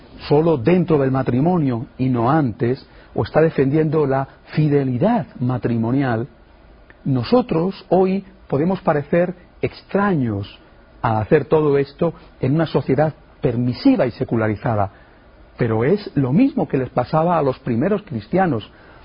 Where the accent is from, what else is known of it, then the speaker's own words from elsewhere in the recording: Spain; Cuando yo era un joven sacerdote, y yo aún más un seminarista, estaba de moda, al menos en mi país, en España